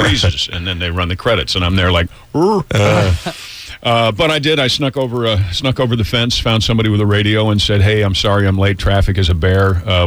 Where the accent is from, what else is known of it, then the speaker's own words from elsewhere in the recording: New York, United States; And I was not from a farm in Georgia. I'm actually from Westchester County, New York.